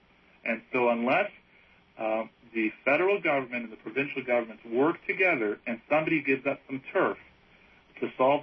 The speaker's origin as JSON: {"language": "English", "country": "Canada", "said": "it makes us feel good as Canadian citizens that we can attract the best and the brightest."}